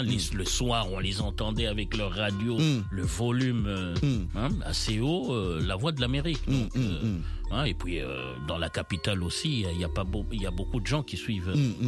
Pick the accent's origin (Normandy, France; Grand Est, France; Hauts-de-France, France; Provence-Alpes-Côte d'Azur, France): Grand Est, France; Châlons-en-Champagne; Je viens de Châlons-en-Champagne en France.